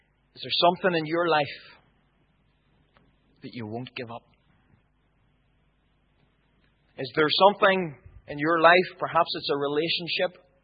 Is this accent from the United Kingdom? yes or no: yes; Northern Ireland, United Kingdom; as a Protestant growing up in Northern Ireland